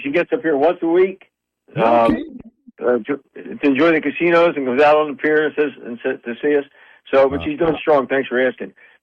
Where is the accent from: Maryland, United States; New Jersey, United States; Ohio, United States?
New Jersey, United States; North Wildwood; Yeah, we're from North Wildwood.